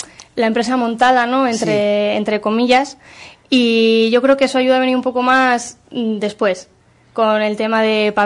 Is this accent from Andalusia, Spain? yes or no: no; Miranda, Castile and León, Spain; Al final somos de Miranda, hemos nacido en Miranda, nos hemos criado en Miranda y queremos que Miranda funcione, ¿no?